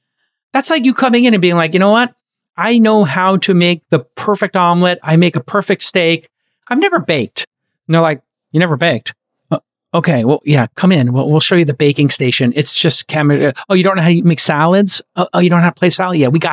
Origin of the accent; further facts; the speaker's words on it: Brooklyn, New York, United States; Listen, I'm from Brooklyn.